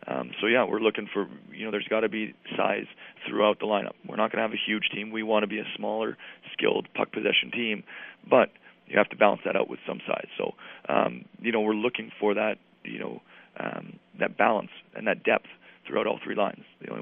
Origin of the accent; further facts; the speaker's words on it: New England, United States; You know, I'm from New England, so I did a lot of homework on him.